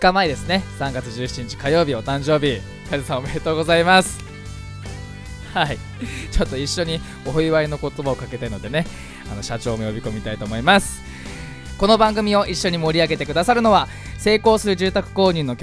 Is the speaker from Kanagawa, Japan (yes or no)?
yes; Fujisawa, Kanagawa, Japan; 藤沢出身の俳優タレントとして活動する